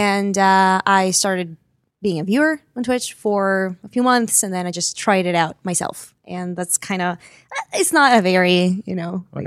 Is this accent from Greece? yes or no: yes; Greece; English is a second language; because I'm from Greece.